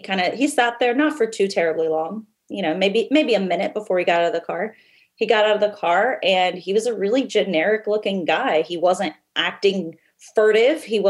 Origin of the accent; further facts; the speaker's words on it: the Carolinas, United States; Yeah. Right. 15 years old.